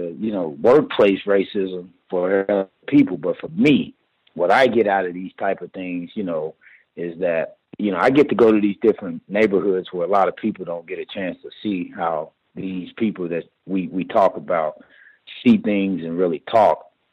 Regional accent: Oklahoma City, Oklahoma, United States; now in Colorado Springs, United States; because I'm originally from Oklahoma City. So I know what slums look like.

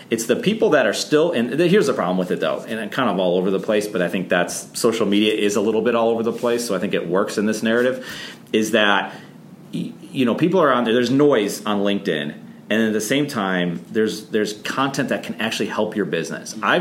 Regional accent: Buffalo, New York, United States; I think of a city, like I grew up in Buffalo. City of good neighbors, people would help each other out.

